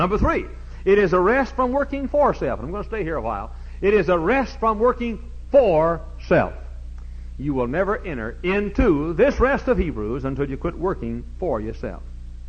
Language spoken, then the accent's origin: English; Texas, United States; now in Hammond, United States; I was born and reared in the Holy Land right between Dallas and Fort Worth. And I wanted to live in Texas.